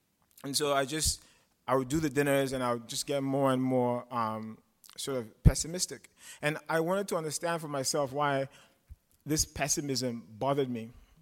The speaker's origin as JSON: {"language": "English", "country": "Nigeria", "moved": "yes", "lives_now": "United States", "said": "And I moved here from Nigeria. I'm black, as you guys can see."}